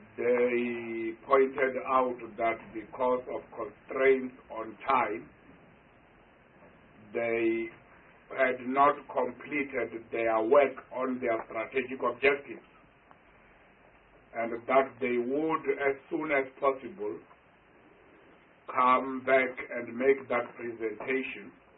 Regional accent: Limpopo, South Africa; I come from Limpopo province, as I've said

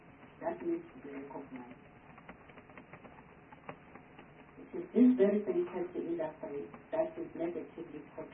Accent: Harding, KwaZulu-Natal, South Africa; born there; I was born in Harding in the rural area.

